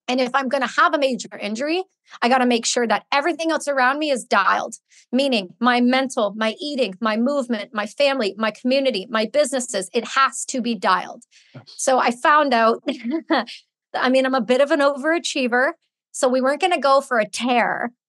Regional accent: Canada; because I'm Canadian

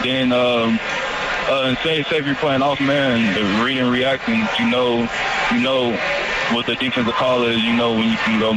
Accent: Kansas City, Missouri, United States; my friend, I'm from Kansas City, Missouri.

